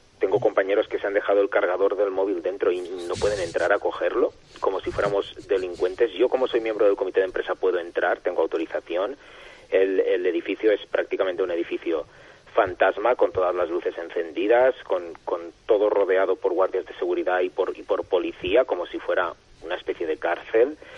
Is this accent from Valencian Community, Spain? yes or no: yes; Valencian Community, Spain; algo que ha formado desde hace 24 años de nuestro paisaje como identidad, como valencianos.